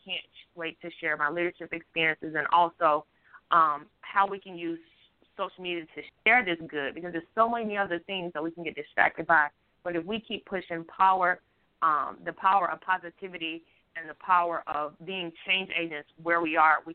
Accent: Mississippi, United States; I'm from Mississippi, and I hosted an event last year for girls 9 through 18

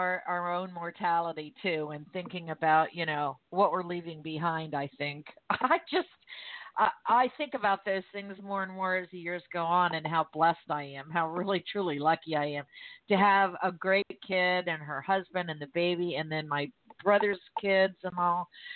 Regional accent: Miami, Florida, United States; because my parents were from New England, for crying out loud, and I grew up in Miami. We didn't do storytelling.

